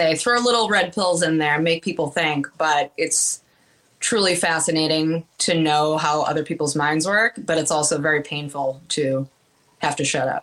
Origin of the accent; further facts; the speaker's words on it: Massachusetts, United States; I'm born and raised in Massachusetts. I still work in Massachusetts.